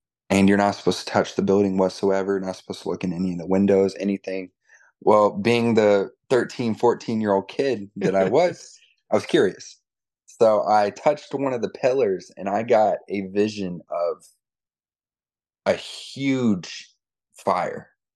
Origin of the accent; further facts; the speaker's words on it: Charlotte, North Carolina, United States; But yeah, I'm actually from Charlotte. I'm around Charlotte. I'm from around Charlotte.